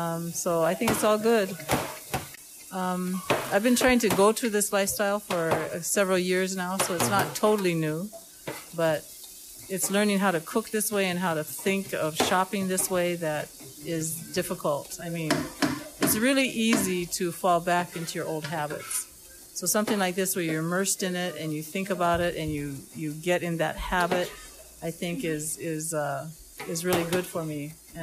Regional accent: Leavenworth, Washington, United States; No, I grew up in Leavenworth, Washington.

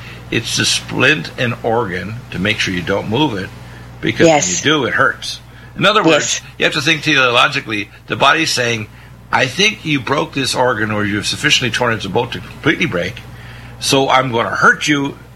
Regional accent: Truro, Nova Scotia, Canada; also born or lived in Detroit, United States / Halifax / Dartmouth; I was born in Detroit, but raised in rural Nova Scotia, and I can tell you, Truro and then Halifax, Nova Scotia, and Dartmouth

